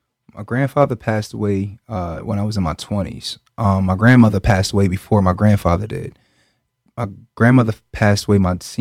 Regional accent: Camden, New Jersey, United States; I moved from Camden to Haddonfield. I'm only one of five black kids in the whole school.

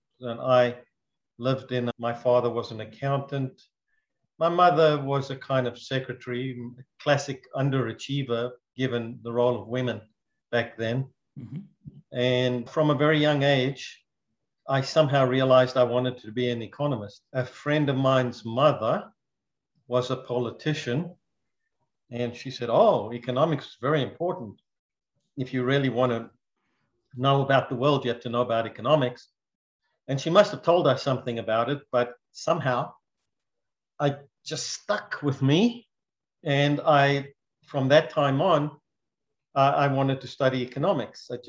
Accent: Johannesburg, Gauteng, South Africa; born there; Okay, well, I was born in 1948 in Johannesburg, South Africa.

